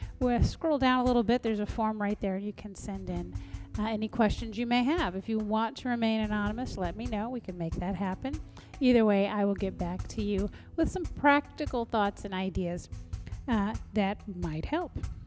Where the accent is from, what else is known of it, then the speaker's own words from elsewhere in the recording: the South, United States; I come from the South, where extraordinarily long and involved prayers, especially before meals, are the norm.